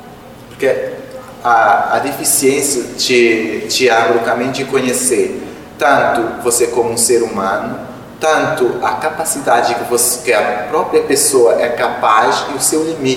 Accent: Cape Verde; Então, eu sou cabo-verdiano, É um país da África, que fica no Oceano Atlântico, né? São 10 ilhas.

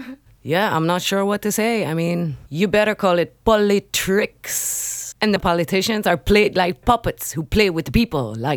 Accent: Amsterdam, North Holland, Netherlands; English is a second language; The area where I grew up in Amsterdam was very mixed and multicultural.

